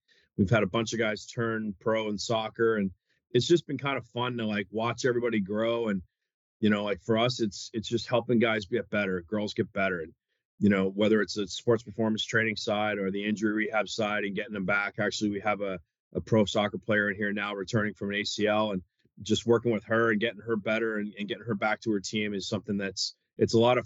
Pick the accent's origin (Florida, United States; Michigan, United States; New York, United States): New York, United States; and I grew up in New York, so I grew up 30 minutes from, well, at the time, Brendan Byrne Arena.